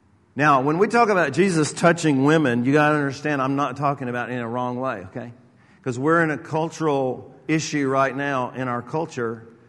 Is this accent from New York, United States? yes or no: no; Atlanta, Georgia, United States; now in LaGrange, United States; and I grew up in Georgia, in Atlanta, and my relatives all lived over in LaGrange where I live now.